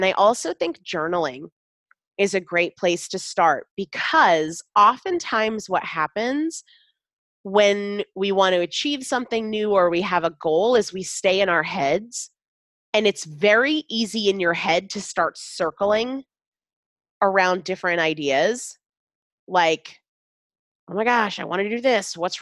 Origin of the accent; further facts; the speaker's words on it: Sandwich, Massachusetts, United States; I'm from Sandwich, Massachusetts.